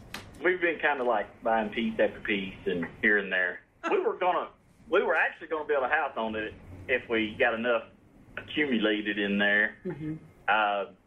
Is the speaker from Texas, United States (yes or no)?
yes; Gilmer, Texas, United States; I'm actually from Gilmer, originally.